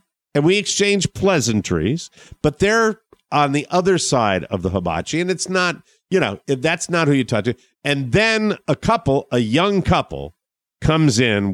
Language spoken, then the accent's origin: English; Ireland; because I'm Irish, I'm constantly prepared for tragedy